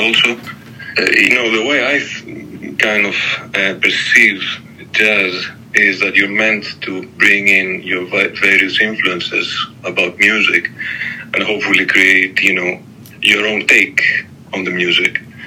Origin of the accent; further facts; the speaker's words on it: Athens, Attica, Greece; when I was growing up in Athens at that time, there wasn't that much jazz going on.